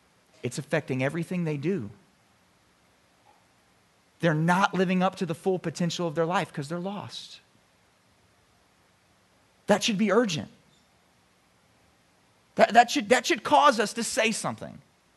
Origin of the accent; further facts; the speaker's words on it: Miami, Florida, United States; now in Central Mississippi, United States; I am passionate about the Miami Hurricanes. I'm from Miami. And so when I first moved to Central Mississippi